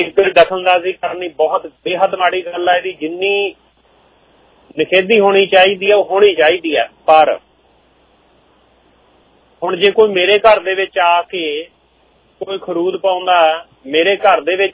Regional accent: Punjab, India; now in Canada; ਅਸੀਂ ਜਿਹੜੇ ਭਾਰਤ ਤੋਂ ਆਏ ਹੋਏ ਆ, ਪੰਜਾਬ ਤੋਂ ਆਏ ਹੋਏ ਆ

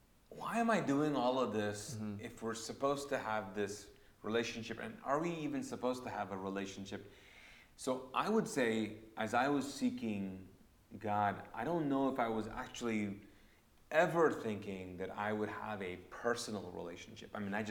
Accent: Kuwait; For me, I grew up a Sunni Muslim in Kuwait, but I'm actually Pakistani.

